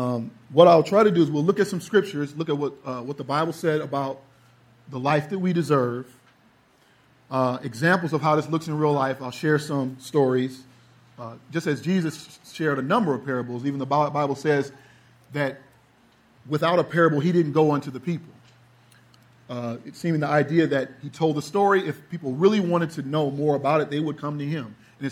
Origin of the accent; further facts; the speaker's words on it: California, United States; also born or lived in Florida; I grew up in California in the Bay Area, moved to Florida, was going to school there and was working